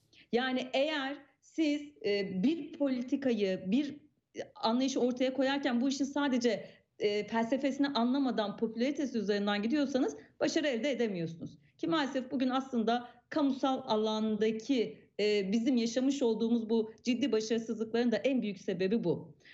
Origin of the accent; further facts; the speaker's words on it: Diyarbakır, Diyarbakır Province, Turkey; Evet, ben de Diyarbakırlıyım.